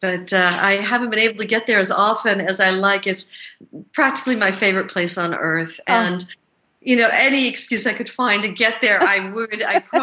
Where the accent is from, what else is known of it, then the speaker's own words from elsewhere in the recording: New York, United States; I'm a New Yorker.